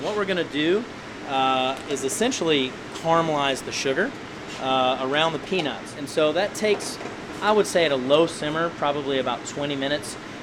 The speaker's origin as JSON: {"language": "English", "region": "the South", "country": "United States", "said": "a lot of the times people know that I'm from the South and sort of associate me with peanuts."}